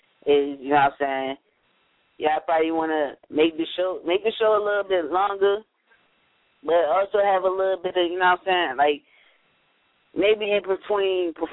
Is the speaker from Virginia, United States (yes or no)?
yes; Virginia, United States; I'm from Virginia.